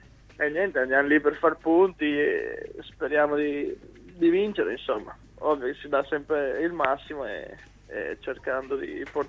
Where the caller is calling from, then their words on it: Trieste, Friuli-Venezia Giulia, Italy; piove su anche a Trieste, piove adesso, sta piovendo anche a Trieste dalle mie parti